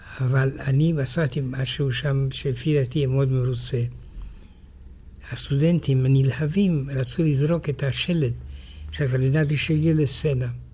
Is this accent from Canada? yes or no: no; France; כשהייתי ילד בצרפת, ידעתי עם שתי בנות פורטוגליות.